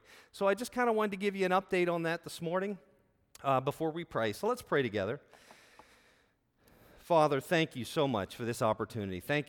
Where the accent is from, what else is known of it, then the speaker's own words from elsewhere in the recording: Carlisle, Pennsylvania, United States; in this great town, because this is my hometown, I call it the great town of Carlisle.